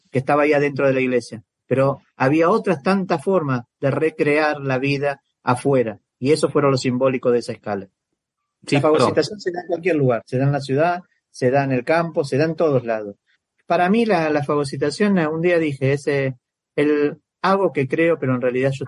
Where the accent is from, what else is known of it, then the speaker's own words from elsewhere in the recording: Argentina; now in Brazil; Yo me siento argentino y hoy en día totalmente brasilero.